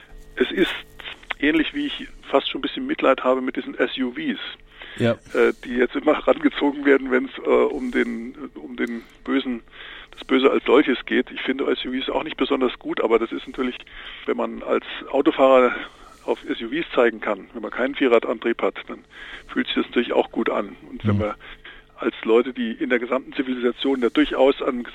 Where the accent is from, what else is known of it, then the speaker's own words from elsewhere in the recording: West Germany, Germany; Ich bin selber im Westen aufgewachsen